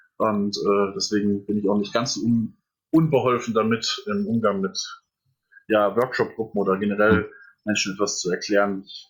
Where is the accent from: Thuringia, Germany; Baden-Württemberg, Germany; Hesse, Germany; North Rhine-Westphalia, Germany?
Hesse, Germany; Etzengesäß; also born or lived in Erbach; Ich bin geboren in Erbach im Odenwald. Und dann habe ich im wunderschönen Etzengesäß meine Kindheit verbracht.